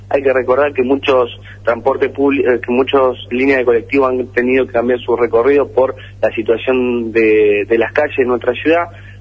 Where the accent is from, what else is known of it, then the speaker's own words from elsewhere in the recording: Santa Fe, Argentina; no solamente como santafesinos, sino también como representantes, de conocer la realidad de los baches en nuestra ciudad